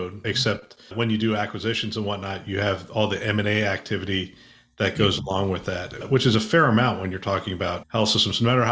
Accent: Bethlehem, Pennsylvania, United States; growing up, I grew up in Bethlehem, Pennsylvania, mm-hmm. in the shadow of Lehigh University.

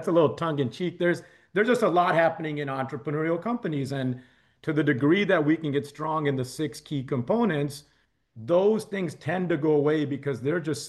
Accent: Chicago, Illinois, United States; And I'm from Chicago, so we have this Midwest nice that's about a lot of us, right?

